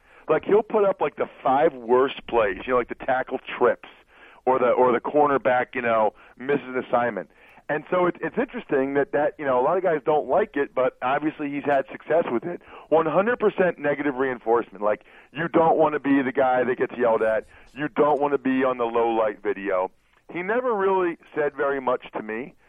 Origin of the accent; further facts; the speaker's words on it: Reading, Pennsylvania, United States; Like, dude, I'm from Reading, PA, okay?